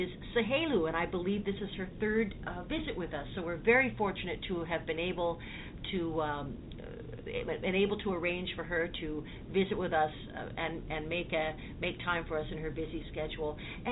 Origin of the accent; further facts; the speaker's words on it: New York City, New York, United States; So we are in the, or as I would have said in my hometown, New York City, we're in the dog days.